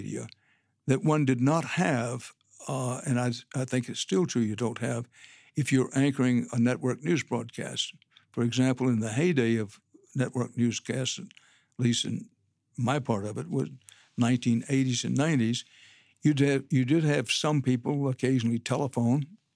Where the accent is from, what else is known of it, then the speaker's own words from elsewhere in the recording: Texas, United States; born there; maybe because I'm a Texan by birth and by choice.